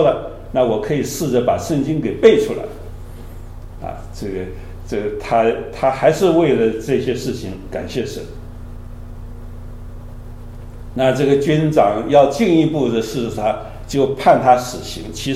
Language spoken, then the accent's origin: Chinese; China; 这个都是我们中国人来到这个新环境我们要学的